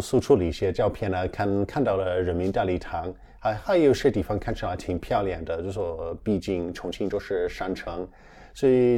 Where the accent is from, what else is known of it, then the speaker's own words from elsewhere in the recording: Leicester, East Midlands, United Kingdom; Chinese is a second language; now in China; 我就是在英国出生出长的，也在我家乡的莱斯特上的大学，当时专修的就是法语。